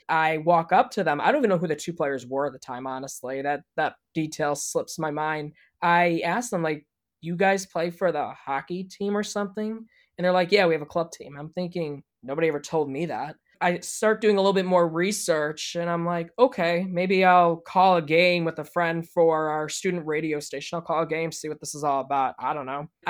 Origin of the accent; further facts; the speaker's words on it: Chicago, Illinois, United States; I'm from Chicago, so I'm a huge Blackhawks fan.